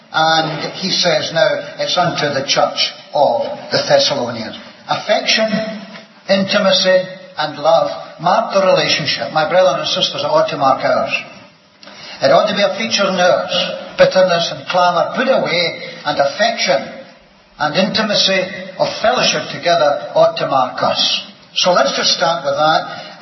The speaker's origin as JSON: {"language": "English", "region": "Scotland", "country": "United Kingdom", "accent": "Scottish", "said": "You probably have got used to my Scottish accent now"}